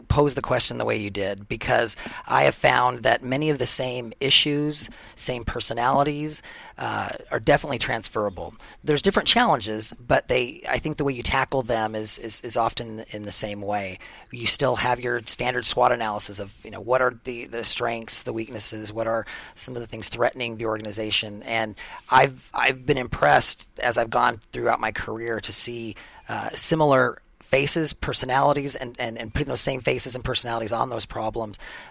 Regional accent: Boise, Idaho, United States; You know, I was a small town boy, and I grew up actually in Boise, Idaho

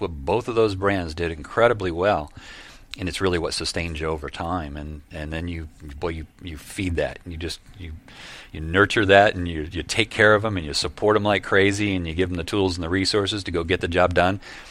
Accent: Vestal, New York, United States; I grew up in Vestal, which is just outside of Binghamton, New York.

